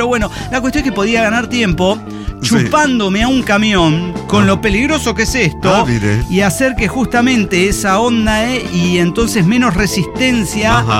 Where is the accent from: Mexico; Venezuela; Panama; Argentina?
Venezuela; Pero soy Veneco, venezolano, sí.